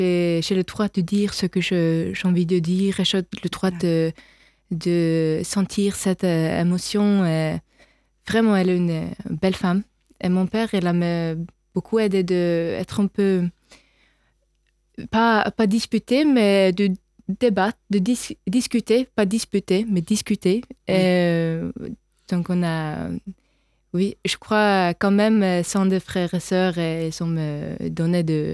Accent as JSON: {"language": "French", "town": "Bergen", "region": "Vestland", "country": "Norway", "tie": "born or raised there", "second_language": "French", "said": "Moi, je suis née à Bergen, et c'est où j'ai grandi. C'est une ville à l'ouest de Norvège. C'est jusqu'à côté de la mer."}